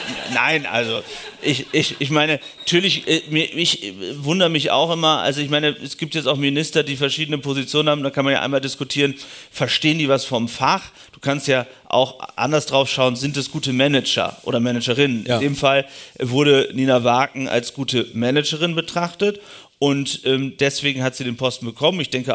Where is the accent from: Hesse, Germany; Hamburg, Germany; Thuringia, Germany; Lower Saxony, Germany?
Lower Saxony, Germany; also ich komme persönlich aus Ostfriesland, aber auch war viel in Ostdeutschland, auch im anderen ländlichen Raum unterwegs